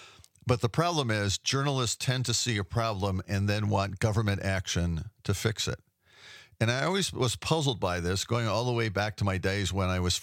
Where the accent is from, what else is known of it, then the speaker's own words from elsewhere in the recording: Milwaukee, Wisconsin, United States; I grew up in Milwaukee.